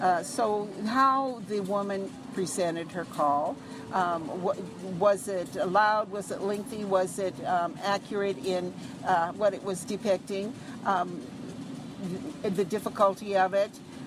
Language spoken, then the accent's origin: English; Des Moines, Iowa, United States; Des Moines